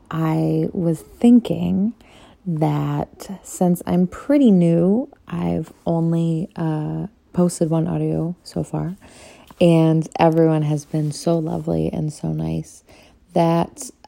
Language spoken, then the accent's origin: English; Midwest, United States; This question I love because I grew up on a lake. I'm originally from the Midwest.